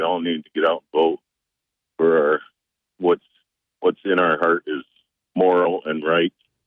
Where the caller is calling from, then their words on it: Conklin, United States; Good morning, Bob. … I'm calling from Conklin.